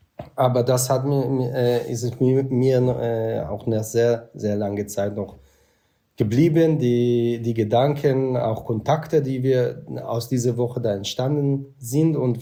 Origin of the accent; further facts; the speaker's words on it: Israel; German is a second language; now in Germany; nach meinem Akzent, dass ich nicht in Deutschland zur Schule gegangen bin. Das stimmt, ich bin in Israel zur Schule gegangen, bin erst so viel später dann nach Deutschland gekommen, etwa vor 20 Jahren.